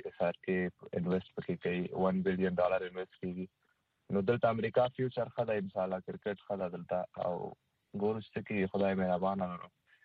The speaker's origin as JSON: {"language": "Pashto", "town": "Mohammad Agha", "region": "Logar", "country": "Afghanistan", "also_born_or_lived": "Kabul", "lives_now": "United States", "said": "زه افغانستان کې د لوګر یم، د محمد اغه ولسوالۍ او کابل کې ژوند کابل کې کوم په مزویانه کې."}